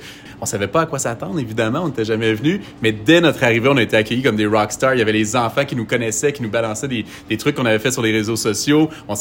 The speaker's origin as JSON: {"language": "French", "region": "Quebec", "country": "Canada", "said": "Bon, on vient du Québec, puis des fois, on a le défaut au Québec d'être un peu retourné sur nous-mêmes"}